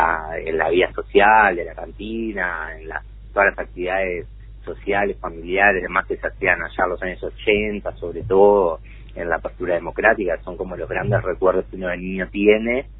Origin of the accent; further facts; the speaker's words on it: Montevideo, Uruguay; en Capurro, y eso también siempre mantuvo el vínculo de toda la familia con un Capurro, que es como para nosotros nuestro segundo barrio, más allá que nos criamos en el Paso Molino.